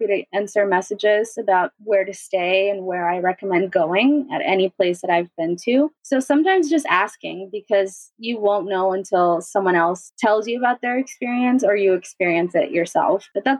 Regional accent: Colombia; I'm from Colombia

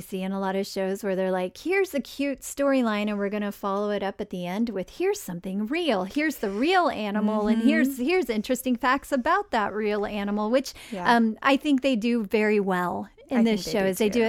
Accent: Texas, United States; Because I'm from West Texas where we had deer mice.

